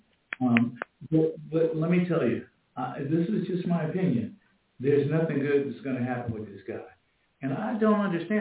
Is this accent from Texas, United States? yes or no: yes; Texas, United States; from Texas. That's where we're from. That's where my mom, my dad, grandparents, great-grandparents, we are all from Texas. I'm Texas too.